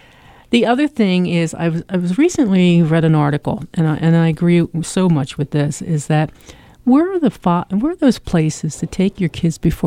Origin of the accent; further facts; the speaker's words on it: New Jersey, United States; You know, I grew up in South Jersey.